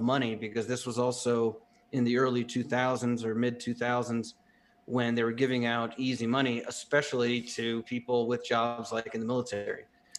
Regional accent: East Coast, United States; also born or lived in San Diego / Virginia / North Carolina; I was born in San Diego, but very quickly I moved to the East Coast. I was raised on the East Coast between Virginia and North Carolina.

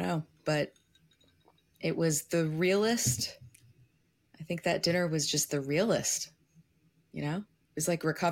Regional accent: New York City, New York, United States; growing up in New York City, you know that like every highway project is done by someone's cousin.

